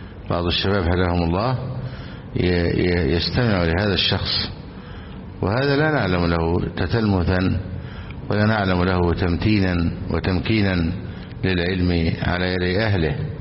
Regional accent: Egypt; بلادنا مصر

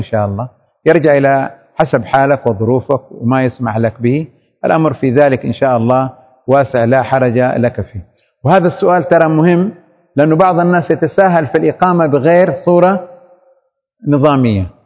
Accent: Saudi Arabia; الغرفة التجارية عندنا في السعودية

